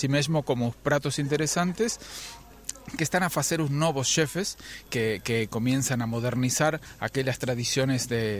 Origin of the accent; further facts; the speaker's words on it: La Pampa, Argentina; Portuguese is a second language; Eu sou de La Pampa